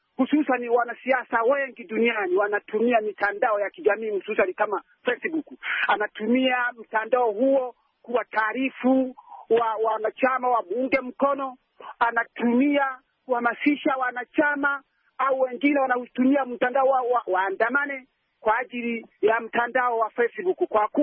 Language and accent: Swahili; Rusenga, Kagera, Tanzania; natoka kijiji cha Rusenga, kata ya Karenge, wilaya ya Biharamulo, mkoa wa Kagera, nchini Tanzania.